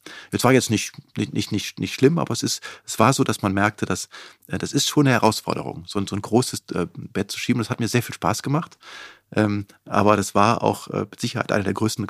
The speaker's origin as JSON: {"language": "German", "region": "North Rhine-Westphalia", "country": "Germany", "said": "Also ich habe in Gütersloh eine Wohnung genommen, aber am Wochenende war ich schon im Kölner Raum. Also ich komme aus dem Köln-Bonner Raum."}